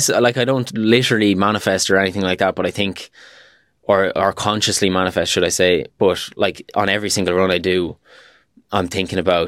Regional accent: Waterford, Munster, Ireland; also born or lived in America; I moved to Dublin earlier this year, but I think I'll always remember kind of the last couple of years when I moved home from America training around these roads in Waterford.

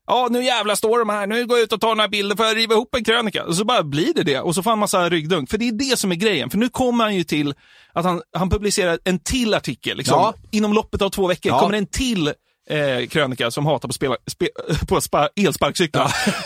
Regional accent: Norrtälje, Stockholm County, Sweden; jag är uppväxt i Norrtälje, där finns det elsparkcyklar nu.

